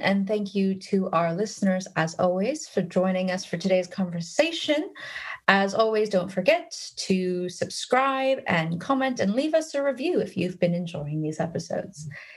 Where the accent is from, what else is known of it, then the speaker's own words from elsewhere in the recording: California, United States; as a Northern California native, I grew up in the Bay Area